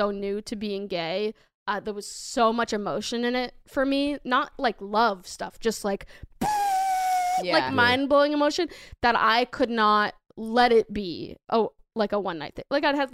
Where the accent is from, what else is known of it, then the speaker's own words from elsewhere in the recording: Massachusetts, United States; I'm from Massachusetts, big Sox fan.